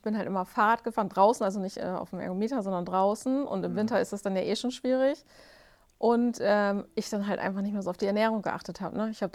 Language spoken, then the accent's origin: German; Kirchlinteln, Lower Saxony, Germany; Ich komme aus Kirchlinteln. Das ist in der Nähe von Verden-Aller. Bei Bremen, Hamburg liegt das so in der Mitte. Bin 40 Jahre alt